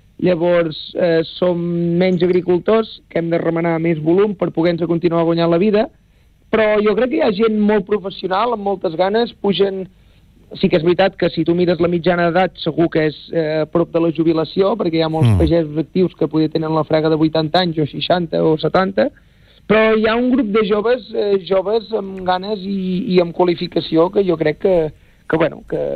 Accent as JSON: {"language": "Catalan", "town": "Esponellà", "region": "Catalonia", "country": "Spain", "said": "jo que soc del municipi d'Esponellà"}